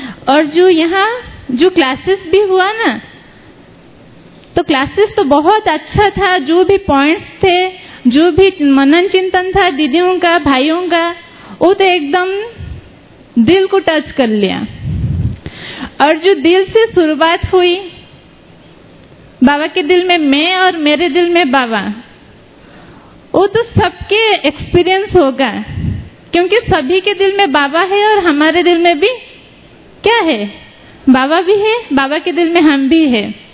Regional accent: Bhadrak, Odisha, India; मैं भद्रक उड़ीसा से हूँ

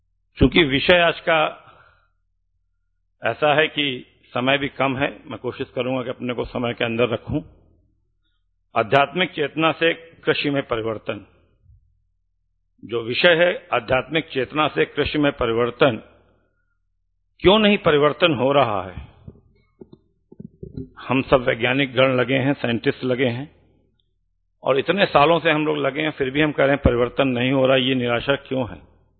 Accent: Ayodhya, Uttar Pradesh, India; मैं रामलला की भूमि से आता हूं, अयोध्या की रामलला की भूमि से हैं

